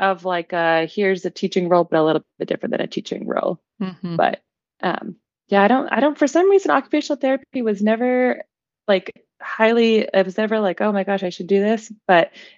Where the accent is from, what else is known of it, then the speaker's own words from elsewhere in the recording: Massachusetts, United States; now in Denver, United States; I was living in Denver, but I am from Massachusetts, and I really was missing being home in Massachusetts more. I loved Denver, wanted to stay in Denver